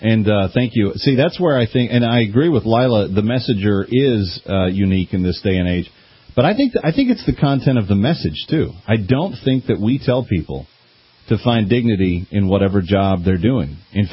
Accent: Fort Worth, Texas, United States; including in my hometown of Fort Worth, Texas

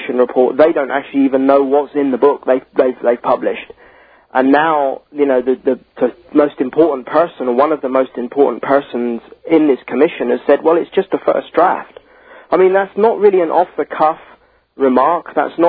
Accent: Texas, United States; I'm from Texas.

